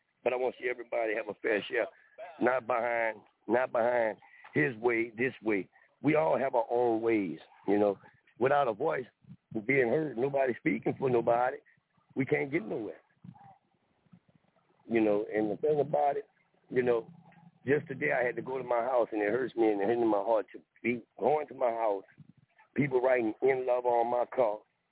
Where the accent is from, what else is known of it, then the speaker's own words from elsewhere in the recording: New Orleans, Louisiana, United States; also born or lived in Saratoga Springs, New York; I was born in Saratoga Springs, New York. My mother name was Pat. But when she couldn't afford to raise me, I was brought to New Orleans. And I was raised in the house by a black family.